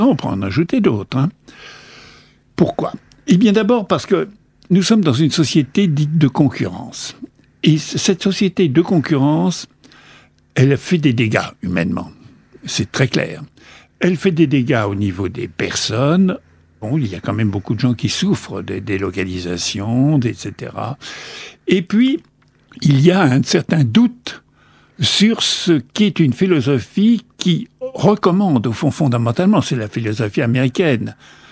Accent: France; Et nous, en tant que Français, nous avons déjà beaucoup de mal à admettre des fusions entre Européens

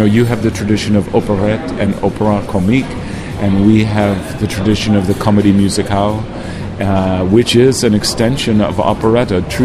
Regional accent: Chicago, Illinois, United States; now in New York, United States; I'm originally from Chicago, Illinois, which is another state in America. And I moved to New York almost 30 years ago.

